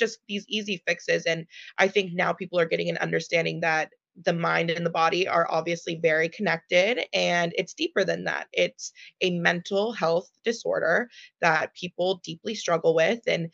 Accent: Los Angeles, California, United States; So I grew up in Los Angeles.

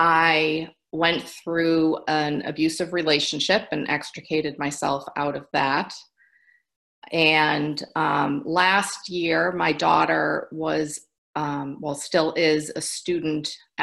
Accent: Massachusetts, United States; I live in the Metro West Boston area. I grew up on the South Shore of Boston, beautiful area of the country

